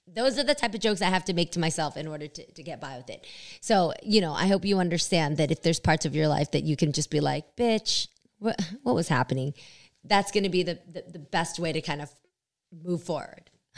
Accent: California, United States; Okay, first we have to say, because if we're from the Bay, we have to do it. Bay Area!

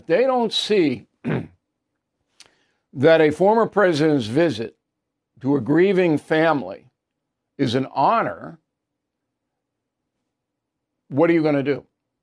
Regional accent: New York, United States; So I'm reading the letters to the editor in Newsday, which is my hometown paper, covers Long Island from the Queens Line all the way out to Montauk.

